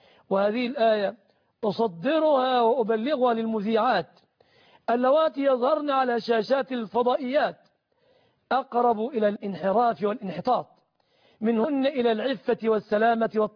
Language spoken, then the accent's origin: Arabic; Egypt